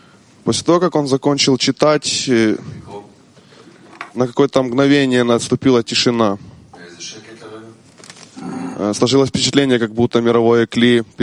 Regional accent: Poland; из Польши.

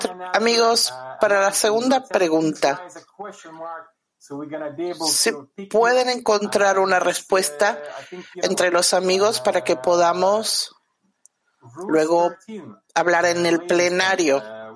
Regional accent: Belarus; Yo soy de Bielorrusia

